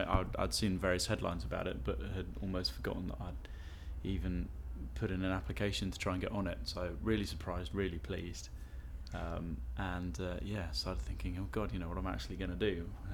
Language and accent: English; London, United Kingdom; I'm 30, and I'm from Stoke Newington in London.